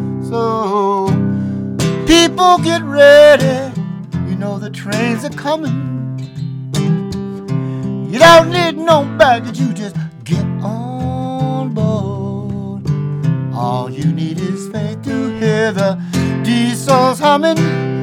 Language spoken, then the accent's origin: English; Oakland, California, United States; born there; Y'all, what is this y'all thing? I was born in Oakland. I'm not gonna say y'all.